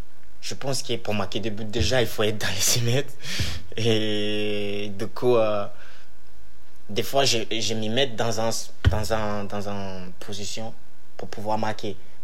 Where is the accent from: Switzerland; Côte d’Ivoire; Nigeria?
Nigeria; Benin City, Edo; now in France; En fait, j'ai commencé le foot au Nigeria. Et j'ai resté un peu dans mon city, Benin City. Et j'ai commencé petite. Et après, je suis venu en Europe.